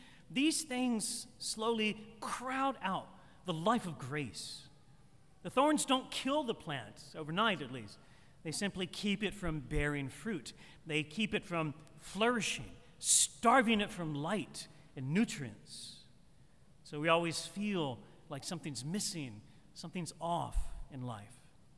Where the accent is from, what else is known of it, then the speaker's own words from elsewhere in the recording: St. Matthews, United States; I grew up in St. Matthews, when I say the word soil, it sometimes comes out as soul.